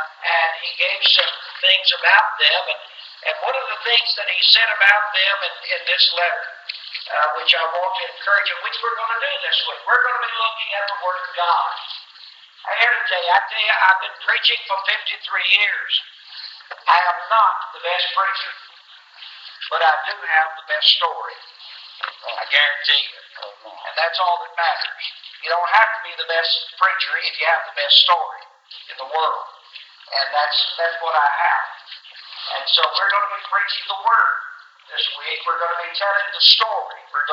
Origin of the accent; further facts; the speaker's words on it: Tennessee, United States; I grew up in Northwest Tennessee.